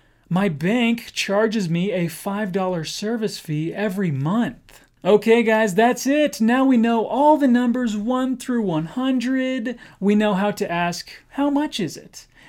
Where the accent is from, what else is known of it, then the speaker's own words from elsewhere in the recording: United States; accent: American; But with my particular American accent, many North Americans have a very soft T